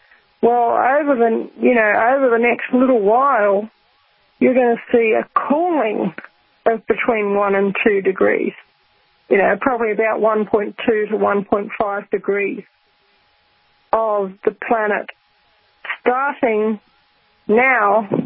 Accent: Rotorua, Bay of Plenty, New Zealand; I grew up at Rotorua in New Zealand, which is about 50 miles down the road from Taupo.

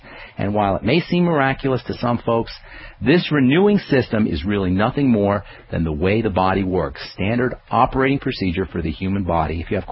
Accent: Boulder, Colorado, United States; I hail from Boulder, Colorado, and I specialize in using nutritional supplements

